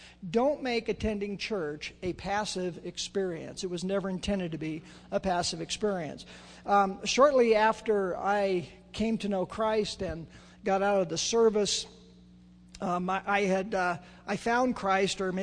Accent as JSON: {"language": "English", "town": "Chico", "region": "California", "country": "United States", "tie": "born or raised there", "said": "I was raised in the Catholic Church in Chico, and I really didn't know there were other churches in Chico besides the Catholic Church."}